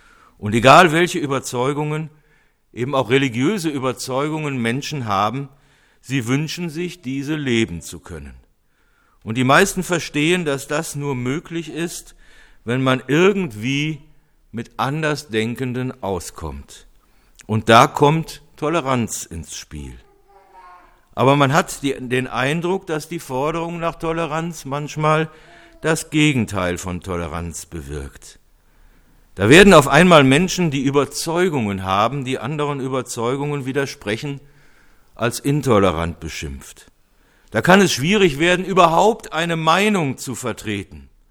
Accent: Cologne, North Rhine-Westphalia, Germany; in meine alte Heimatstadt Köln, wo wir uns mit einigen Leuten trafen, die vor 40 Jahren mit mir zusammen in einem Kölner Gymnasium das Abitur gemacht haben.

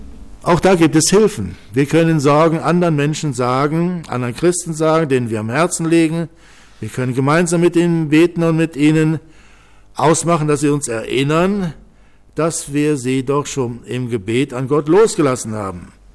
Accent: Düsseldorf, North Rhine-Westphalia, Germany; Ich bin in Düsseldorf aufgewachsen und kann mich noch gut in meiner Kindheit erinnern an die zerbombten Häuser, an die zerstörten Straßen, an die Trümmerwüsten und so weiter.

